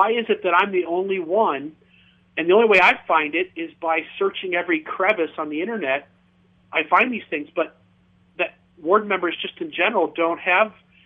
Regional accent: Ohio, United States; when some people are here to visit the roller coaster park that's in my hometown, Cedar Point, we might get up to about 140, maybe tops 150.

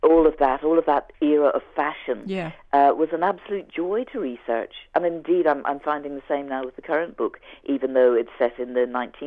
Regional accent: Belfast, Northern Ireland, United Kingdom; I came down to Dublin. I'm from Belfast originally.

